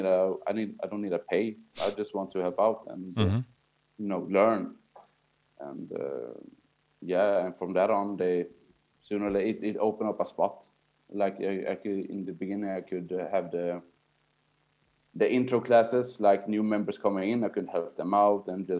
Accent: Sweden; So my parents are from Italy, but my mom is half Swedish. Mm-hmm. So I was born and raised here in Sweden, but I speak Italian

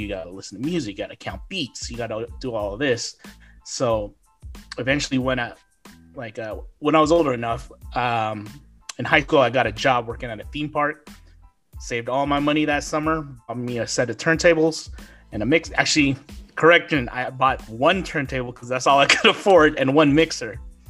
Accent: Oakland, California, United States; So like I said, I'm from the Bay Area, California. I'm originally from Oakland. Moved all around the East Bay.

